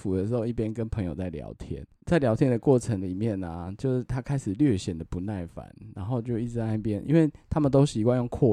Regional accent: Taiwan; accent: Taiwanese Hokkien; 欸，我讲台语，然后大家就是我也讲换成国语好了啦

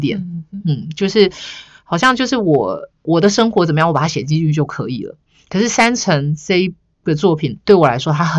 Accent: Yunlin County, Taiwan; also born or lived in Chiayi; 我想念的其实不是我的故乡云林，我想念的是我的高中就是度过的那个城市是嘉义

